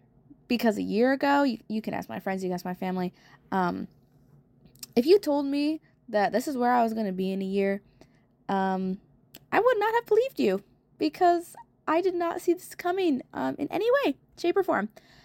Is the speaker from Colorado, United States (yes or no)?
no; Michigan, United States; And I'm originally from Michigan, and I was homeschooled my whole life.